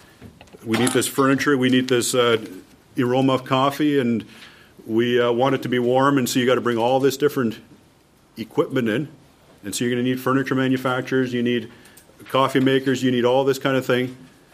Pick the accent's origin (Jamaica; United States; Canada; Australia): Canada; This is in Guatemala. I'm from Canada. There's this great distance between us.